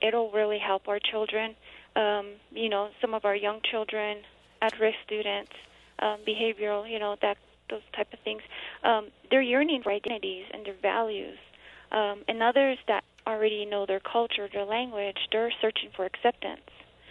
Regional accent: United States; first language Navajo; English is a second language; to learn who I was, although it was taught to me at home, and my language, my Navajo language was my first language.

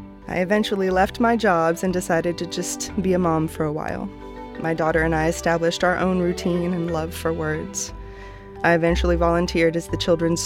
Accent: San Antonio, Texas, United States; I grew up in San Antonio, Texas. I was a defiant teen with a difficult home life, but loved learning.

